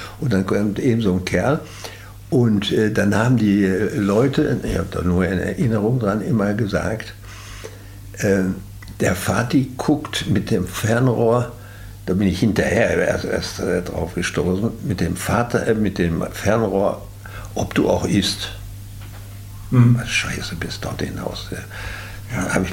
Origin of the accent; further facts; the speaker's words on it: Witten, North Rhine-Westphalia, Germany; Ich habe verbracht meine Kindheit im Ruhrgebiet. Mhm. Und zwar in Witten an der Ruhr.